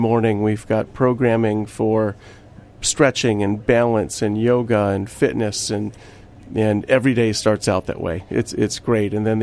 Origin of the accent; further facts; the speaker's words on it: Hawaii, United States; now in Massachusetts, United States; I am from Hawaii, and we moved out here a year and a half ago.